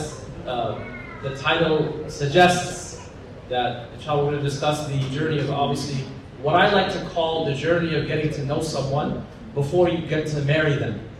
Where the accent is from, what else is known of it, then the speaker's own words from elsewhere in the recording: Afghanistan; And then, you know, we're from Afghanistan, so their marriage at one point was a marriage of security